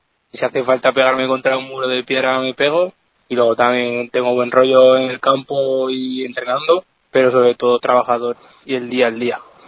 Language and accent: Spanish; Alcañiz, Aragon, Spain; Y luego también yo soy de Alcañiz y la cercanía que tengo en Caspe lo tengo en casa.